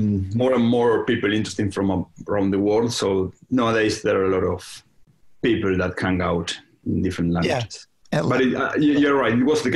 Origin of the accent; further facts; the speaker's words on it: Argentina; English is a second language; now in Montevideo, Uruguay; I'm actually from Argentina, but I'm living in Montevideo.